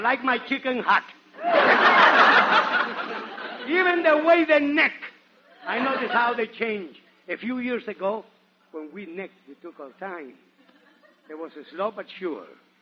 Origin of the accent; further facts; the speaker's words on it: Nicaragua; English is a second language; I come from Nicaragua. Right near the Panama Canal, we used to have the old Spanish custom.